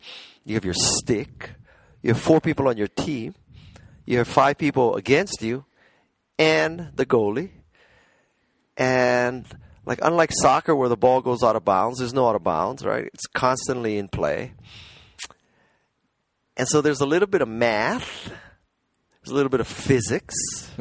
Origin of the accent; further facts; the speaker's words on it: Hawaii, United States; No, no, no. I grew up in Hawaii. There's no pond hockey in Hawaii.